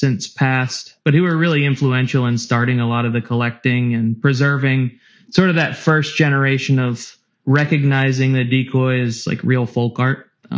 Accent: Salisbury, Maryland, United States; Right in the middle of the Eastern Shore of Maryland, just outside of Salisbury.

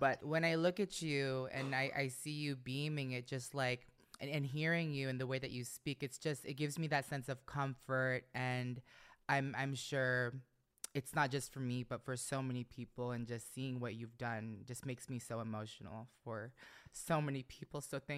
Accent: Orlando, Florida, United States; also born or lived in New York; I grew up in Orlando. I was born in New York, I grew up in Orlando.

